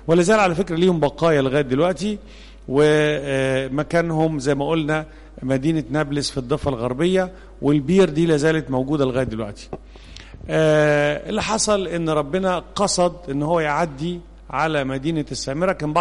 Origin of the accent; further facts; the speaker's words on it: Egypt; ولذلك إحنا كمصريين كنا بنعتبر غرباء عن عبادة ربنا